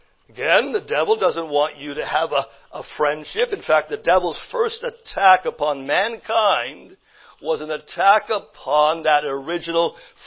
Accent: Canada; now in United States; I am American now. I was a Canadian. Well, I'm still a Canadian and American, just by the way. I became an American this past year

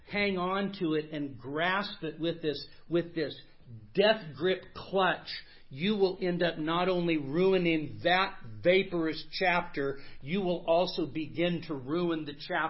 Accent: Sacramento, California, United States; I was born and raised in Sacramento. I'm a fifth generation Californian. Back when California used to be a good state. And I learned important values growing up in California, in Northern California.

